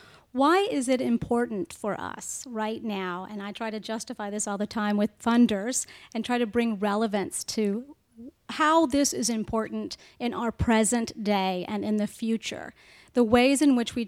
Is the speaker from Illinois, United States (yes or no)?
no; Tennessee, United States; I am a documentary filmmaker. I'm from Tennessee